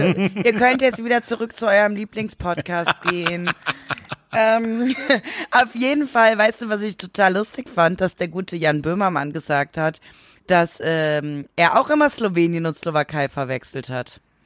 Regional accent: West Germany, Germany

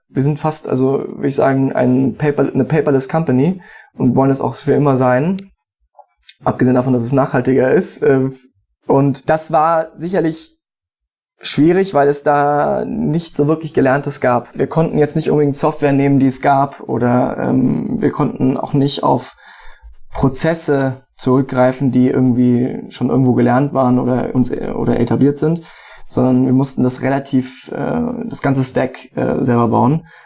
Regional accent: Wiesbaden, Hesse, Germany; now in Hamburg, Germany; Aus Wiesbaden.

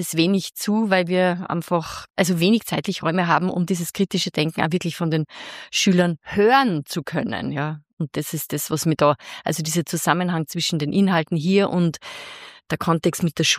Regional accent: Salzburg, Austria; Bin aus Salzburg

